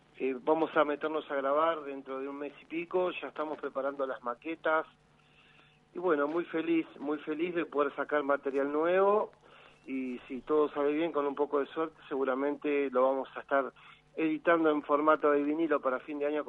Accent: Tandil, Buenos Aires Province, Argentina; somos oriundos de Tandil

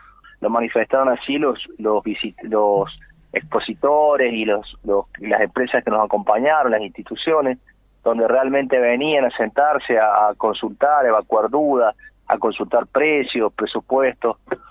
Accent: Argentina

